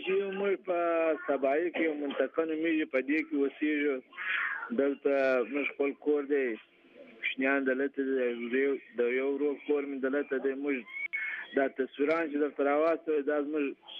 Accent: Baghlan, Afghanistan; د افغانستان کې چې موږ د بغلان یو

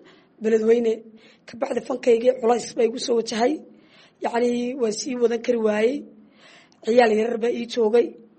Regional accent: Hiiraan, Somalia; eestan usoo qaaday gobolkayga Hiiraan oo anigu inta badan waqtiga ku qaatay anigoo dhallinyaraana imid

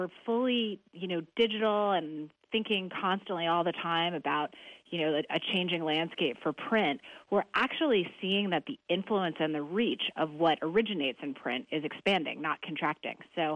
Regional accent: Hong Kong; even though I'm only 5'10", because I grew up in Hong Kong.

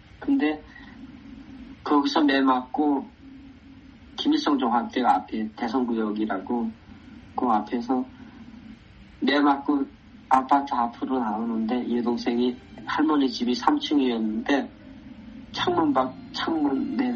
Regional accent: Kangwon, North Korea; moved away as an adult; 제 고향인 강원도 감옥으로 호송하던 도중에 기차에서 떨어져서 마지막 탈북했거든요.

